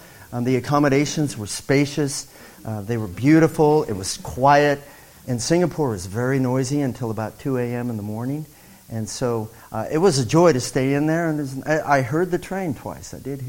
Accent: Colorado, United States; I'm from Colorado, mountains and hills and stuff.

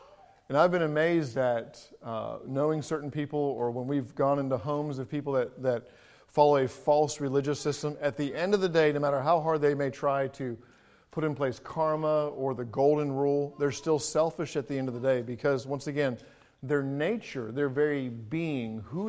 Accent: England, United Kingdom; I know growing up in England, I actually grew up on a cattle farm for a time.

